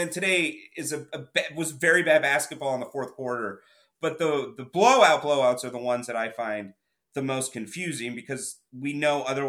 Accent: Sacramento, California, United States; I grew up, I was born and raised in Sacramento. I went to the games with my dad.

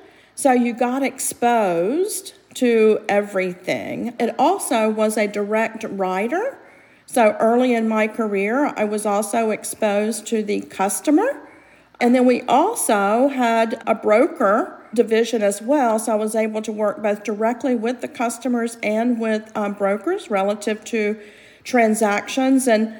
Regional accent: North Carolina, United States; also born or lived in South Georgia; I was born in South Georgia, so you may have picked up that a little bit from the accent there, Meg. I actually moved to North Carolina, though, when I was about 2 years old and really grew up in North Carolina.

